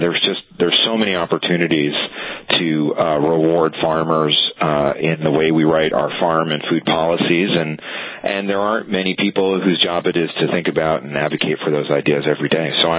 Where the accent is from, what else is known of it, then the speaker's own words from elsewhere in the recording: Sharon, Massachusetts, United States; I grew up in Massachusetts, but in what was once farmland, and there are still a few farms left in the part of Massachusetts that I grew up in. Sharon, Massachusetts.